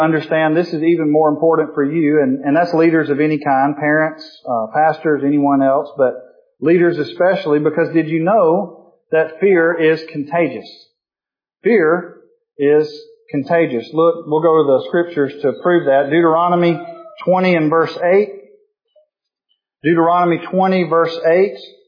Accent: Mississippi, United States; I guess it was ignorance, because I'm from Mississippi and I'm not used to being around the ocean and all that stuff.

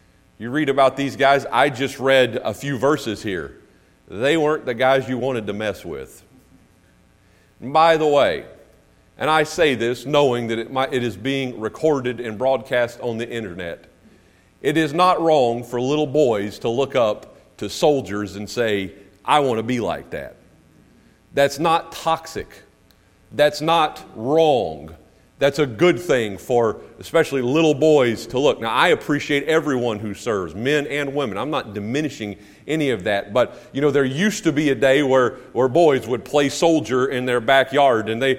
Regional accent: North Carolina, United States; I'm from Western North Carolina. We're practically brothers.

